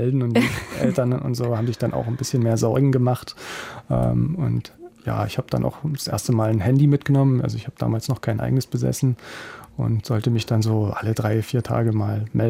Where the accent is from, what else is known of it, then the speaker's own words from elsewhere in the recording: Brandenburg, Germany; an einem Tag aus der Niederlausitz, wo ich herkomme, bis nach Berlin und zurück.